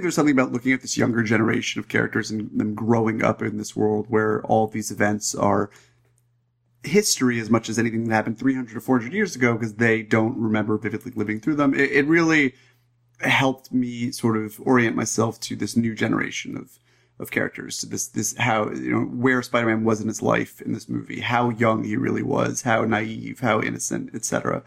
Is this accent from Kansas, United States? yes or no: no; New York, United States; As someone who's lived in New York his entire life, I should have a better New York accent on tap.